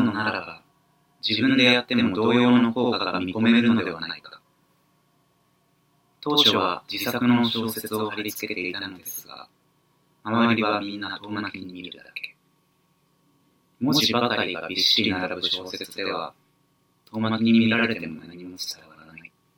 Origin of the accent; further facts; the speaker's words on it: Ibaraki, Japan; 今週も僕の地元茨城県に関する話題を